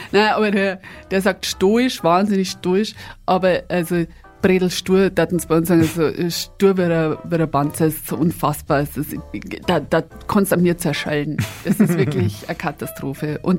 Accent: Bavaria, Germany; accent: mix of Upper Palatinate and Lower Bavarian; ich komme aus der Oberpfalz, da ist immer neblig

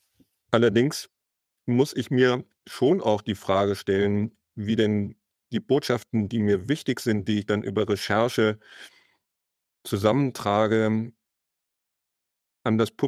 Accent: Bonn, North Rhine-Westphalia, Germany; Ich sagte ja schon, ich komme aus Bonn, Kind der Bonner Republik.

